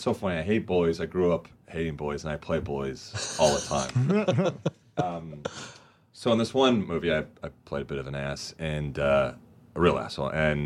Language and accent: English; Huntington Beach, California, United States; In Huntington Beach.